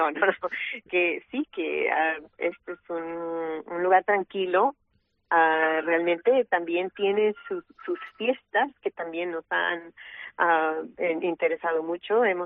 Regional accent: Mexico; Bueno, para mí el español castellano es mi idioma natal de México.

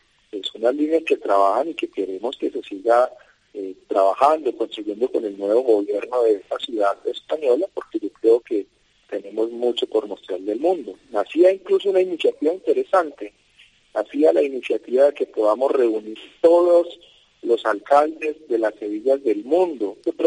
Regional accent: Valle del Cauca, Colombia; accent: paisa; Nosotros pertenecemos al Valle del Cauca, pero no tenemos un acento valluno, sino más un acento paisa.

